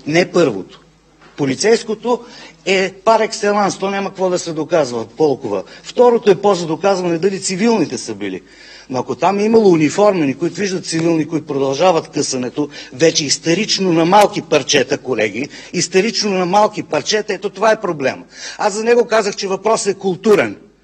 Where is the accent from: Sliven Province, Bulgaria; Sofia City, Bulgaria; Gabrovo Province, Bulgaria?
Gabrovo Province, Bulgaria; Gabrovo; born there; По случайност аз пък съм роден в Габрово.